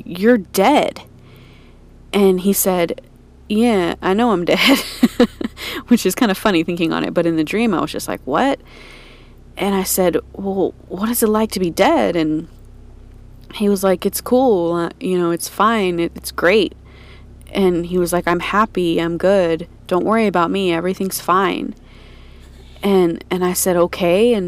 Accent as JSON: {"language": "English", "town": "Houston", "region": "Texas", "country": "United States", "said": "I'm from the Houston area, and I have a story to tell you today."}